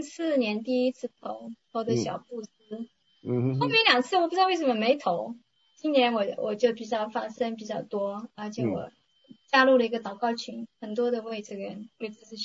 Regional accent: China; 我也想起小的时候在中国经历的

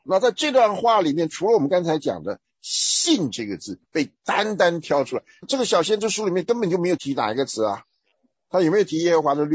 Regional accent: Taiwan; 那对我们台湾人来讲呢

